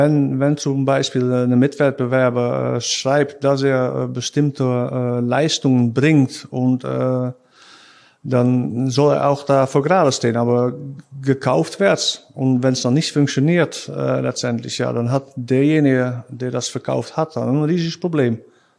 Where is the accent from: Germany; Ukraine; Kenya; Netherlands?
Netherlands; Krimpen aan den IJssel, South Holland; German is a second language; also born or lived in Rotterdam; Ja, ich bin in Rotterdam geboren. Ich bin da aufgewachsen, wo ich jetzt wohne, in Krimpen an den IJssel. Das liegt schon 10 Kilometer von Rotterdam. Ich habe aber auch die ersten 9 Jahre mit meiner Frau zusammen mitten in Rotterdam gewohnt.